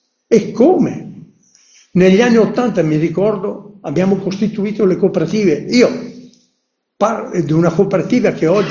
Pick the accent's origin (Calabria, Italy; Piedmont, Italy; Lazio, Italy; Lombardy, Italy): Lombardy, Italy; in Brianza. Il mio paese è un paese briosco, sono 6.000 qualcosa abitanti, no? In una sono tre frazioni. Nella mia frazione sono 2.200 abitanti.